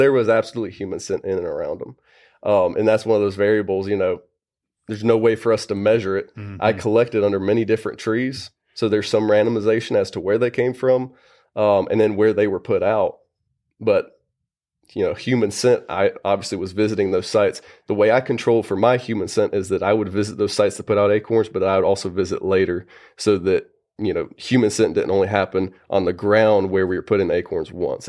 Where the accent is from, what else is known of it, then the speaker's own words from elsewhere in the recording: North Carolina, United States; But I'm from North Carolina, from the mountains there. Went to North Carolina State, and I eventually came to Mississippi State for my master's.